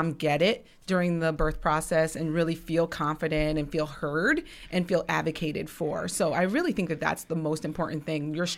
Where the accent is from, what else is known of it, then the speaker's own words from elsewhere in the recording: Saratoga Springs, New York, United States; also born or lived in Port Jervis, New York; I was raised in Saratoga Springs, New York.